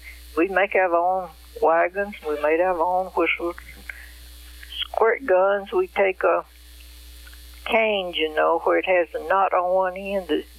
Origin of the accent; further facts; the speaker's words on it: United States; born there; also born or lived in Texas / Georgia / Alabama; And I was born in Elmore County.